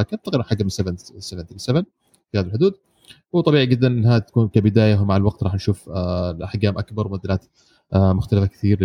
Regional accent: Egypt; أيضا عندنا في مصر

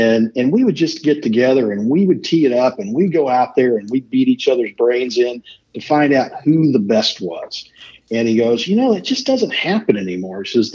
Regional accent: Kansas City, Missouri, United States; I grew up in the Kansas City area, and Tom Watson was my hero.

